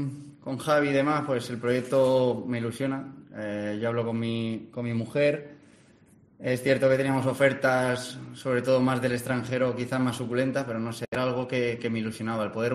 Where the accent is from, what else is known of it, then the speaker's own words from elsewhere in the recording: Valencia, Valencian Community, Spain; yo soy de Valencia, por lo tanto Valencia está muy cerquita, podía tener cerca a mi familia